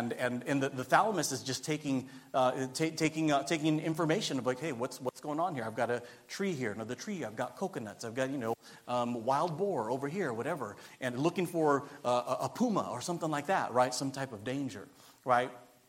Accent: Philippines; I'm Filipino, and I'm very proud of my culture

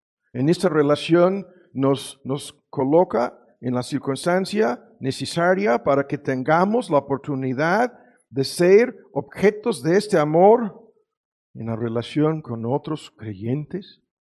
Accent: United States; Spanish is a second language; me equivoqué, soy gringo, hablo mal el español

